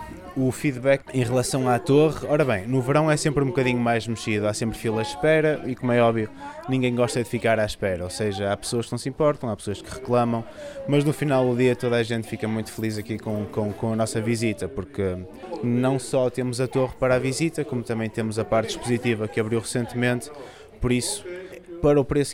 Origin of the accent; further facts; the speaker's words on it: Vila do Conde, Norte, Portugal; Eu não sou do Porto, sou de Vila do Conde